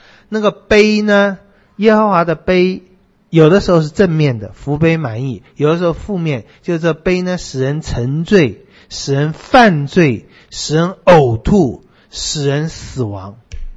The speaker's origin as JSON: {"language": "Chinese", "country": "Taiwan", "tie": "born or raised there", "said": "我们在小时候在台湾还可以看得到"}